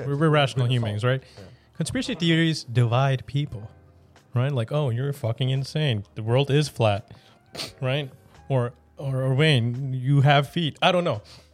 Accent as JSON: {"language": "English", "country": "India", "said": "I can say that I'm Indian."}